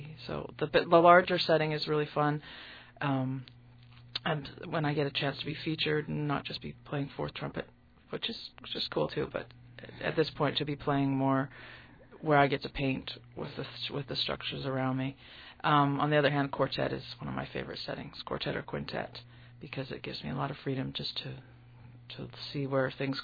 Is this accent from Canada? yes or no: yes; British Columbia, Canada; We had great band programs in the schools I grew up in on Vancouver Island.